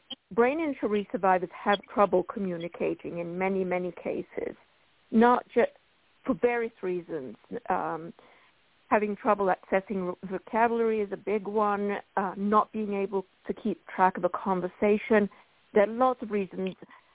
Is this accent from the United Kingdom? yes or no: yes; United Kingdom; Being British, I get to say that without being really rude or whatever.